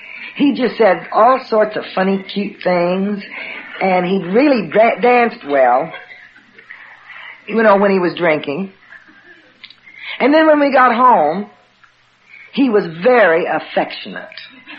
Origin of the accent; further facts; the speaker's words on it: Oklahoma, United States; Hi, everybody. … from Oklahoma.